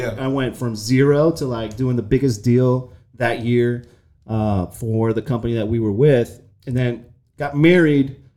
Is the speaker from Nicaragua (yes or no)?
yes; Nicaragua; English is a second language; I grew up in Nicaragua. On my mom's side, two doctors, right? On my mom's side, Nicaraguan. On my dad's side, my grandfather's Nicaraguan.